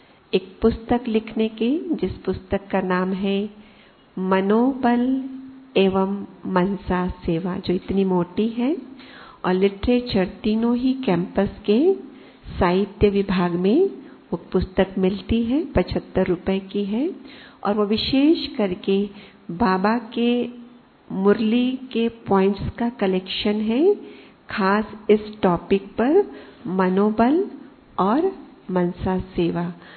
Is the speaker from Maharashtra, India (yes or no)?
yes; Gondia, Maharashtra, India; चूंकि हम गोंदिया से हैं जो नागपुर सब जोन में पड़ता है, तो नागपुर में फिर हमें रहने का सुअवसर मिला।